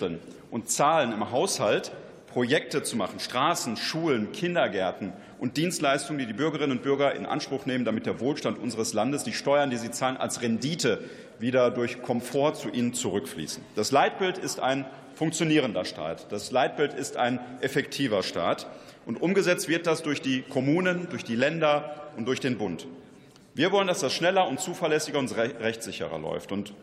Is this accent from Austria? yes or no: no; North Rhine-Westphalia, Germany; Ich komme auch aus dem Pott, ich spreche auch eine klare Sprache